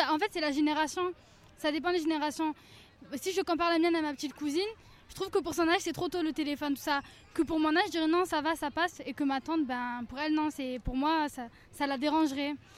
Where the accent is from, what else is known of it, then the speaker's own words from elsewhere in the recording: Marseille, Provence-Alpes-Côte d'Azur, France; Je ne suis pas d'ici, je suis de Marseille.